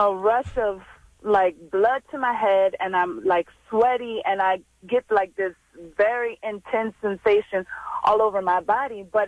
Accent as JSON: {"language": "English", "region": "Louisiana", "country": "United States", "said": "I'm from Louisiana."}